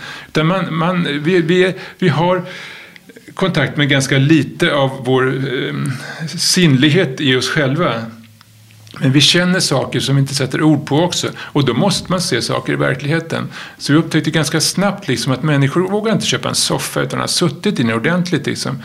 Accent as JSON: {"language": "Swedish", "town": "Stockholm", "region": "Stockholm County", "country": "Sweden", "tie": "born or raised there", "said": "jag är uppväxt i Stockholm, men mina naturupplevelser är mycket starkare från Dalarna, från min fars hemtrakter."}